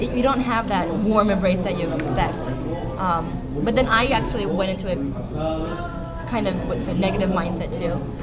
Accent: Colorado, United States; Because I'm from Colorado.

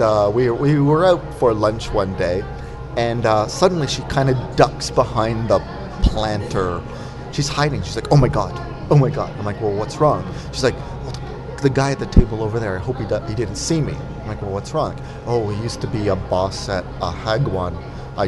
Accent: Canada; well, not one of us because I'm Canadian

